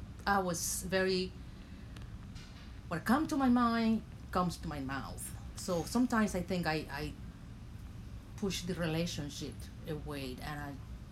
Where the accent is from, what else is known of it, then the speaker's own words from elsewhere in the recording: Banes, Holguín, Cuba; now in United States; I grew up in Banes. It was, we used to live outside the town, and I grew up around a lot of land and animals.